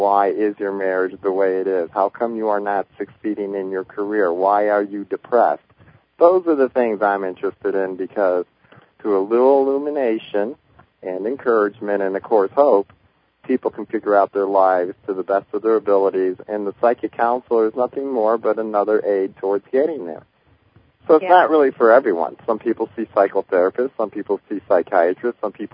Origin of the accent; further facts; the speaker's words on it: Chicago, Illinois, United States; he had a little cottage out in Indiana, about 100 miles from where I grew up in Chicago.